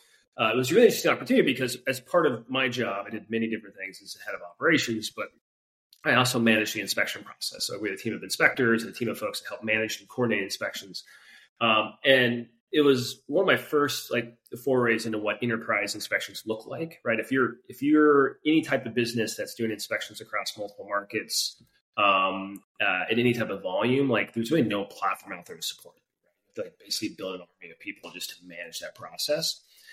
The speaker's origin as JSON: {"language": "English", "region": "Iowa", "country": "United States", "said": "No, I'm from middle America. I'm from Iowa originally, but I told myself growing up I had to have oceans and or mountains"}